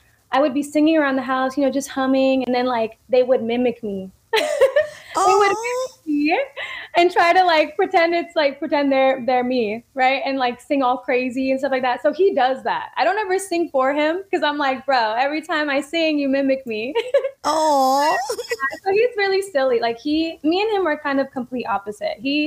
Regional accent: San Diego, California, United States; And this was in my hometown, San Diego.

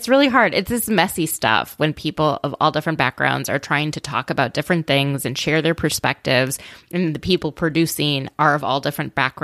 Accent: Midwest, United States; Like, and I grew up in the Midwest, but our rabbi used to make like Seinfeld references in his sermons continuously.

